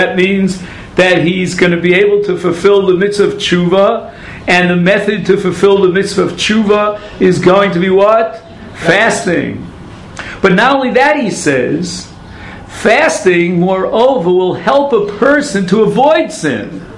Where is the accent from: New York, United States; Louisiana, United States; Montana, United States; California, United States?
New York, United States; Brooklyn; accent: Brooklynese; I'll never learn how to do that, but fasting in my old Brooklynese accent.